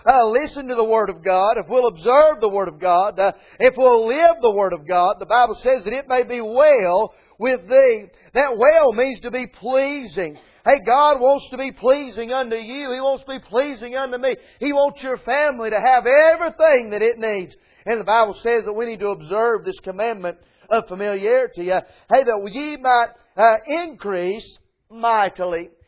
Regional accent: North Carolina, United States; I was raised up in Swain County. I was raised up in the hills of these mountains on this eastern seaboard.

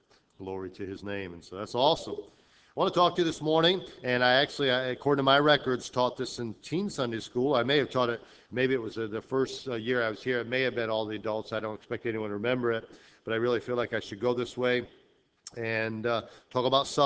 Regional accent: Rhode Island, United States; And so, and again, I grew up in Rhode Island, and this is every year.

